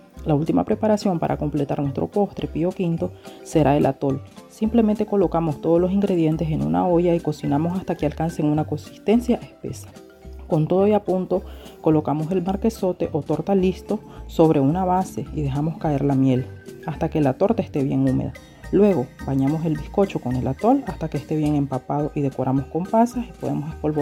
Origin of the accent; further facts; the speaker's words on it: Somoto, Madriz, Nicaragua; soy del municipio de Somoto, departamento de Madrid.